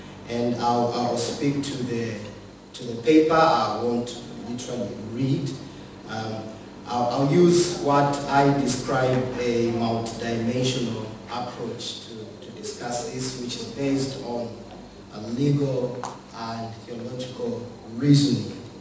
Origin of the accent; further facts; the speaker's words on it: Zambia; I'm from Zambia, so some of the things which I'll be discussing, they'll be parallel in other African countries